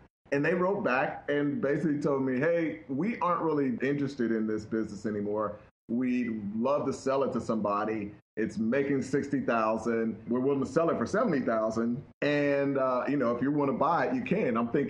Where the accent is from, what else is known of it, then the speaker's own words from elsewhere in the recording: Chattanooga, Tennessee, United States; I grew up in Chattanooga, Tennessee.